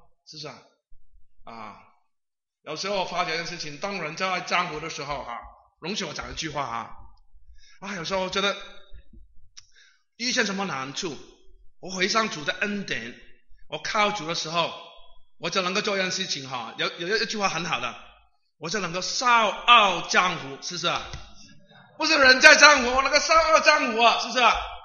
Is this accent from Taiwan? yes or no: no; Hong Kong; moved away; 我们从香港来的时候呢，有一段时间呢，我们很喜欢听从台湾来的歌